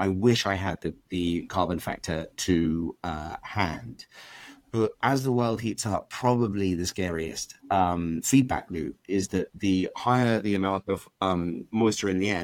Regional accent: United Kingdom; as a British person who, when I graduated from university

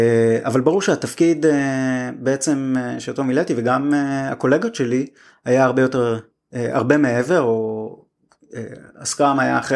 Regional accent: Neve Or, Northern District, Israel; גרתי בקיבוץ נווה, גדלתי בקיבוץ נווה אור

